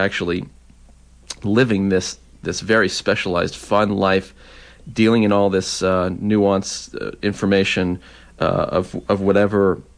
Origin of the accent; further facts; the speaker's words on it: New York, United States; I come from New York, and, you know, they're just struggling to get people, you know, to read and all those basic things.